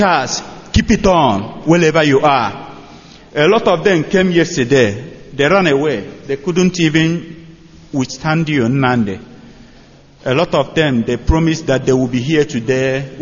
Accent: Ishida, Anambra, Nigeria; I'm from Ishida in Anambra State in Biafra land.

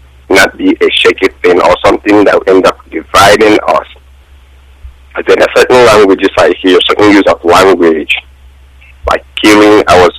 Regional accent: Imo, Nigeria; now in United States; Oh, I'm from Imo State.

